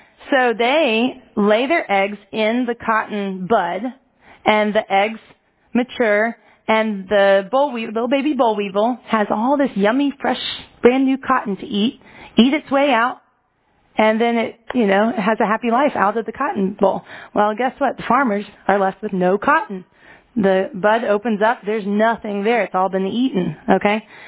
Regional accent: Alabama, United States; I'm from Alabama, and we used to drive to the Gulf Coast frequently to go to the beach

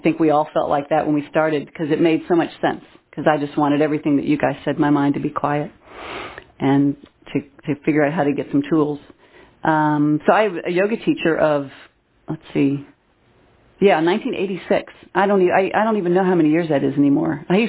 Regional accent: Louisville, Kentucky, United States; born there; accent: newscaster's accent, a little southern; So I was born in Louisville, Kentucky. That's why they say I have no accent. I have the newscaster's accent. It's a little southern still, I know. So I said I was raised Lutheran.

